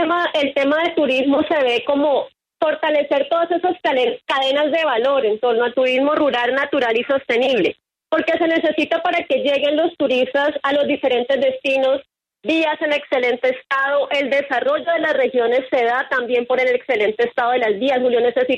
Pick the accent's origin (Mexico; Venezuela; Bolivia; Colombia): Colombia; Garzón, Huila; born there; esa foto en esa cascada es en el municipio del cual soy oriunda. Yo soy nacida en Garzón, Huila.